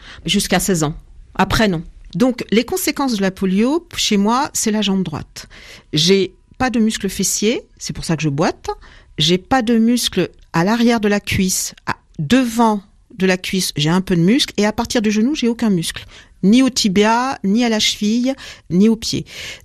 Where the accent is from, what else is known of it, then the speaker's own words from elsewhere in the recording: Marrakesh, Marrakesh-Safi, Morocco; born there; Moi, je suis née au Maroc, à Marrakech